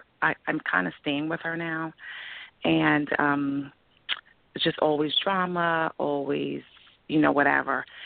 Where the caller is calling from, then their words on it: New York, United States; I'm calling from New York.